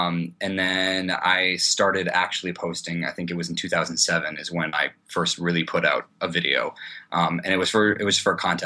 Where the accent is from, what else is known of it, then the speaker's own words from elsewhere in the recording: Minnesota, United States; now in San Francisco, United States; personally, I'm from Minnesota and moved to San Francisco.